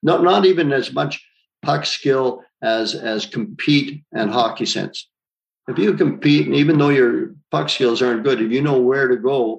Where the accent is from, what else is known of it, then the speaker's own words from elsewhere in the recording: Italy; when I was growing up in Italy.